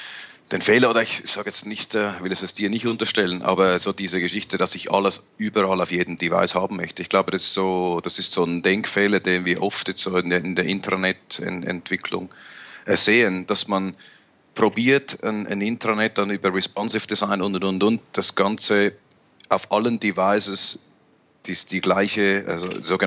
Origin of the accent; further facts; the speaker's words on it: Switzerland; für mich als Schweizer